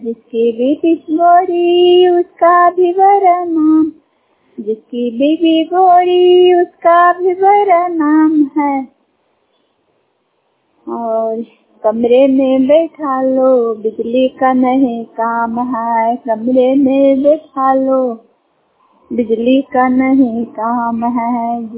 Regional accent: Dhanarua, Bihar, India; Post पधेरा, धनरुआ प्रखंड के रहने वाले हैं।

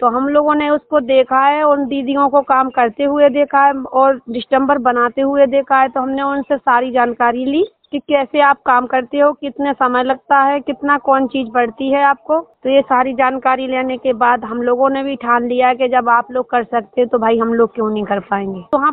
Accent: Dhamna Khurd, Uttar Pradesh, India; मैं ग्राम धमना खुद की रहने वाली हूँ, ब्लॉक चिरगांव, जिला झांसी, उत्तर प्रदेश।

